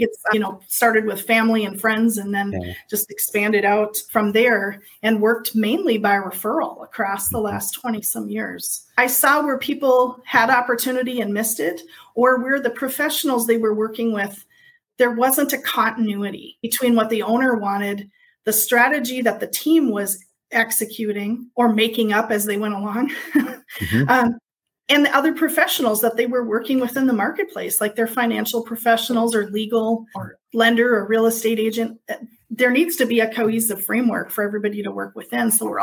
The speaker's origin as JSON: {"language": "English", "town": "Minneapolis", "region": "Minnesota", "country": "United States", "tie": "born or raised there", "said": "I was born in Minneapolis and raised there, and, you know, that's where my family is from."}